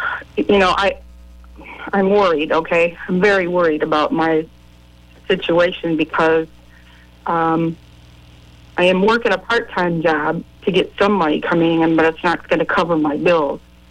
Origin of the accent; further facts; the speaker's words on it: Illinois, United States; Yeah, I'm from Illinois.